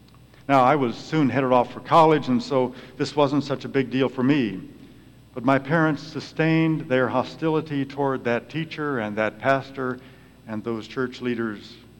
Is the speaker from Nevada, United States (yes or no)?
no; Carlinville, Illinois, United States; Growing up in Carlinville, which is a farm town in downstate Illinois, my family attended the local Presbyterian church.